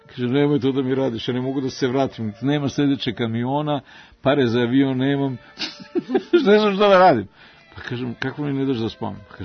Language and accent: Serbian; Serbia; ja sam došao iz Srbije, ja sam novinar.